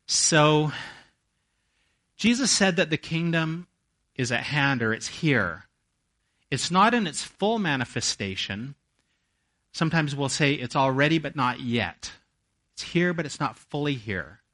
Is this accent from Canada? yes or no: yes; Canada; also born or lived in southern US; I'm from Canada, but I lived a number of years in the southern U.S., and it's hot and humid there.